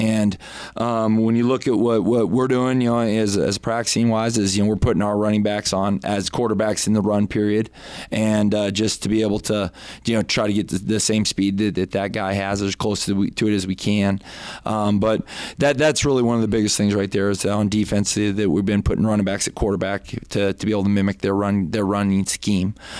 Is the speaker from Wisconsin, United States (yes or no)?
no; South Dakota, United States; we played him in 1996, and I was a redshirt freshman on the sideline, and I was from South Dakota.